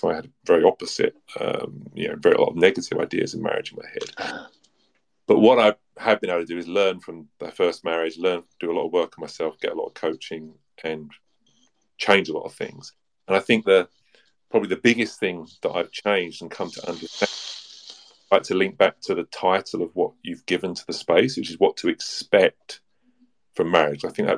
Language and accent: English; United Kingdom; I'm British